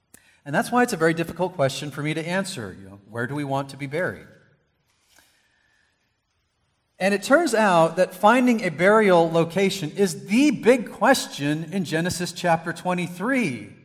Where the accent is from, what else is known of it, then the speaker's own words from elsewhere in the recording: Tacoma, Washington, United States; born there; also born or lived in Boston / South Texas; I was born in Tacoma, Washington, but when I was just a couple of years old, we moved to Boston, Massachusetts, whole other side of the country, and we lived there for a few years, and then we moved to South Texas when I was going into kindergarten.